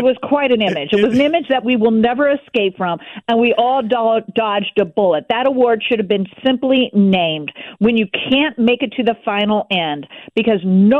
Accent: California, United States; I mean, I'm a Californian

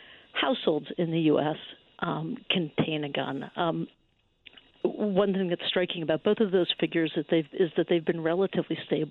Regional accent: Chicago, Illinois, United States; Grew up on the South Side, but I was always a Cubs fan, not a Sox fan.

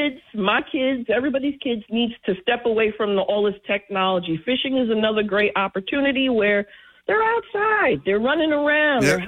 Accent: Harlem, New York, United States; even when I was a kid growing up in Harlem, you know, my grandparent would take me fishing along the Hudson.

